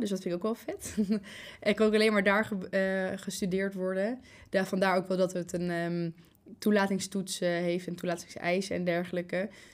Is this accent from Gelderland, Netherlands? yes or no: yes; Apeldoorn, Gelderland, Netherlands; now in Utrecht, Netherlands; Want ik kom zelf uit Apeldoorn, dus het was lekker dichtbij.